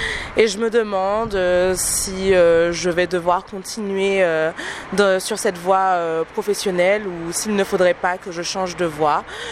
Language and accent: French; Le Robert, Martinique, France; j'ai 27 ans, je suis originaire du Robert